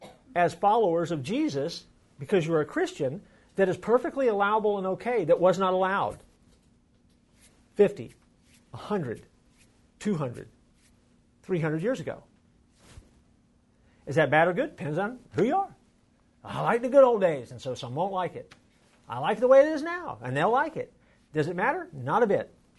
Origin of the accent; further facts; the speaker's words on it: Florida, United States; So I grew up in Central Florida, go out to Southwestern, go to school.